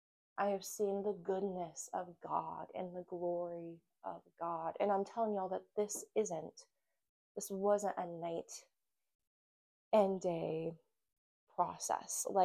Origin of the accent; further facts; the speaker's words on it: Indiana, United States; And when the Lord called me to come back to Indiana, I knew that going back to my hometown meant I was going back to be around all of my old temptations.